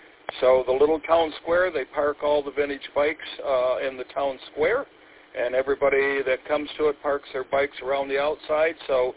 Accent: Michigan, United States; I said I was from Michigan, and he asked

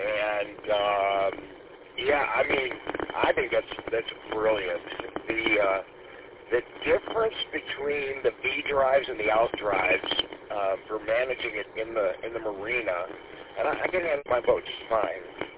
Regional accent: Paw Paw, Michigan, United States; I grew up in the west side of the state. I grew up in Pawpaw, so a friend of mine always had a boat out in Lake Michigan

